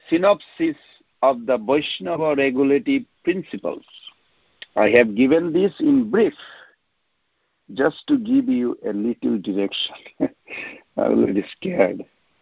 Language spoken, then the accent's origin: English; West Bengal, India; We come from Bengal, and majority, I don't know the rest of the India, but in Bengal, majority people actually follow the Ekadashi according to their calendar.